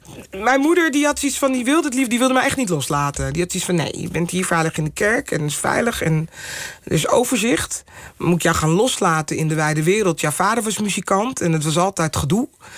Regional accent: Amsterdam, North Holland, Netherlands; Ik kwam eigenlijk uit Amsterdam-Zuid. Het is eigenlijk gewoon een dorp. Het is super beschermd en netjes. En in ene kwam ik terecht op een school in Amsterdam-West.

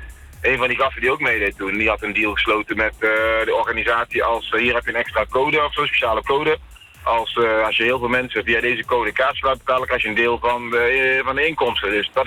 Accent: North Brabant, Netherlands; Ik ben heel simpel, ik ben een Brabander en ik zeg gewoon wat het is.

